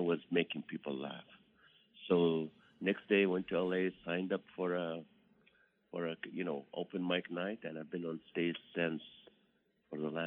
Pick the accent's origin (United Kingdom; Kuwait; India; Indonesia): Kuwait; moved away as an adult; also born or lived in Nazareth, Israel; now in Toledo, United States; I was born in the Holy Land in Nazareth, Israel. And when we were 3 years old, I was 3 years old, we moved, the family moved to Kuwait. And I went to school in Kuwait